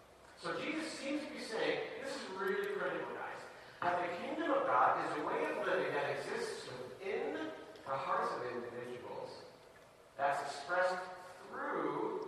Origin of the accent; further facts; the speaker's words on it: Niagara Falls, Ontario, Canada; I am, for instance, a Canadian citizen. I have a Canadian passport. I was born in Canada, Niagara Falls to be specific. I grew up in Canada, and I've always lived in Canada. I like being a Canadian.